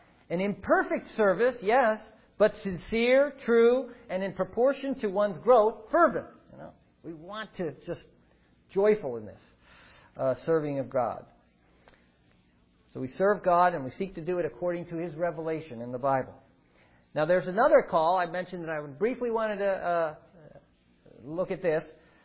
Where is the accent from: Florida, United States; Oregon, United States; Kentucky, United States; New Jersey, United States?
New Jersey, United States; also born or lived in Ohio; I'm from New Jersey, more of a city life near Philadelphia, and so Ohio was kind of foreign for me, where I pastored for 10 years before going to the mission field.